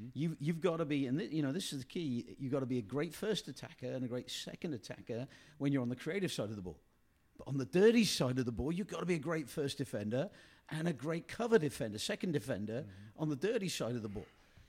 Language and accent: English; England, United Kingdom; back in the 60s, I'm English and I'm biased, you know